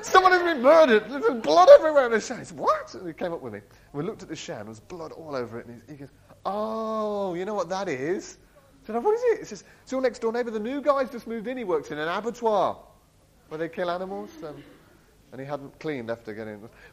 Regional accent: Bromsgrove, West Midlands, United Kingdom; And I came from a middle-class town. I came from Bromsgrove, middle-class Bromsgrove.

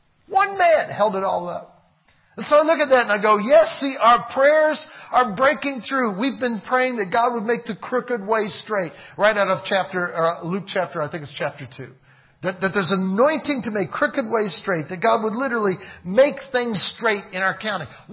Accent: Cleveland, Ohio, United States; In fact, they're embarrassed to even say they're from Cleveland. We're from Cleveland.

